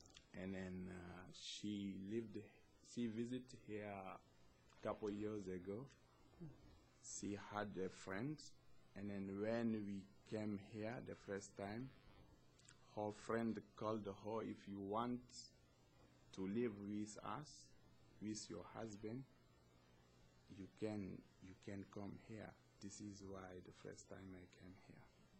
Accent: Guinea; English is a second language; moved away as an adult; now in United States; I'm from Guinea. I have been here 1 year and a half.

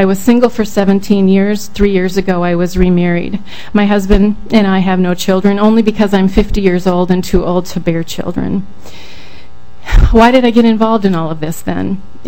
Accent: Willmar, Minnesota, United States; now in St. Paul, United States; I am originally from Willmar, Minnesota.

